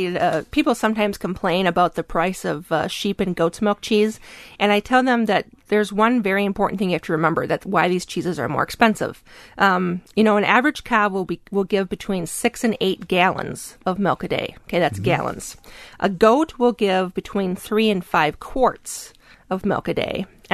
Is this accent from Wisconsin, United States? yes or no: yes; Wisconsin, United States; Well, because I'm from Wisconsin, I say mascarpone.